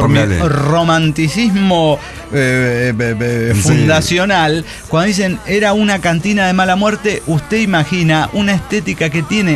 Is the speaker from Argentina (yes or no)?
no; Zacatlán, Puebla, Mexico; born there; fui a mi pueblo natal, Zacatlán.